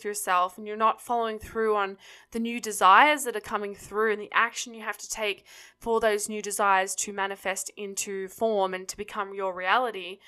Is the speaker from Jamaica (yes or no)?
no; Australia; If you guys don't know, I'm from Australia. We don't have ice rinks every block, you know, like it's not accessible.